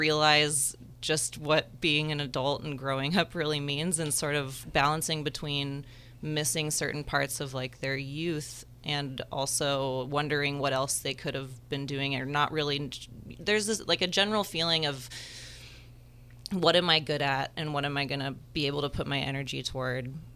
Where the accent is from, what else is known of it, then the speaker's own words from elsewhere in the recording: Santa Rosa, California, United States; I grew up in Santa Rosa.